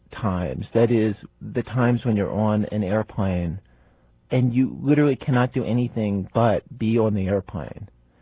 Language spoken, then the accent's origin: English; Baltimore, Maryland, United States; From Baltimore.